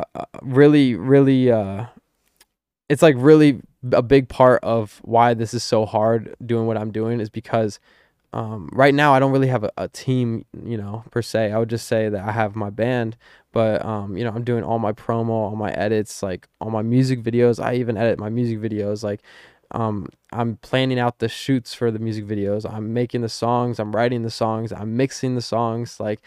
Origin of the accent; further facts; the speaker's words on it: Stow, Ohio, United States; moved away as an adult; now in Los Angeles, United States; Stowe, Ohio. Yeah, I say Akron because that's what most